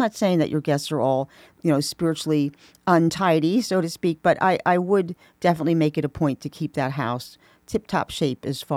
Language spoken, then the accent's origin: English; Philadelphia, Pennsylvania, United States; Yes, my hometown.